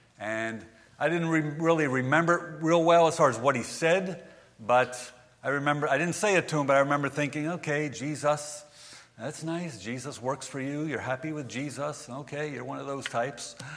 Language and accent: English; Valley Forge, Pennsylvania, United States; Because when I grew up in near the Valley Forge area, Valley Forge, Pennsylvania is where I grew up. I grew up in a home that had no faith, no religion, no nothing.